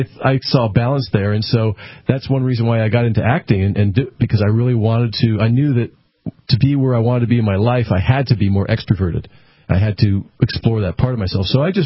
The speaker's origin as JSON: {"language": "English", "region": "New England", "country": "United States", "tie": "born or raised there", "said": "I grew up in New England, and I do like the four seasons."}